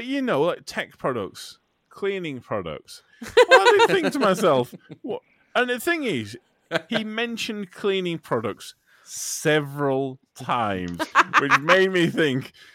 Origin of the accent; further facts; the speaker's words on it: United Kingdom; But even as a Brit, I know the reputation of Phoenix, Arizona.